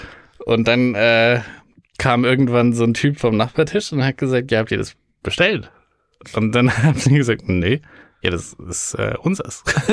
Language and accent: German; England, United Kingdom; als Engländer hast du einfach die Situation nie, dass du irgendwo richtig frei rumquatschen kannst.